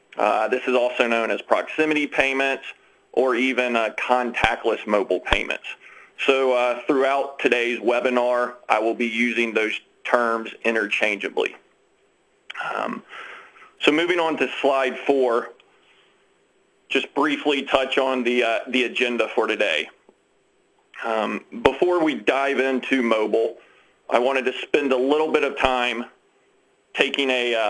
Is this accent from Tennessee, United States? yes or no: yes; Memphis, Tennessee, United States; I'm best reminded of this as a child growing up in Memphis, Tennessee.